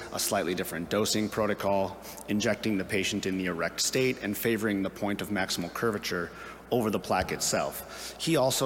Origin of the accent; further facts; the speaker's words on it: Chicago, Illinois, United States; It's an absolute honor to present the take-home messages for sexual dysfunction in my hometown of Chicago, so thank you to the AUA.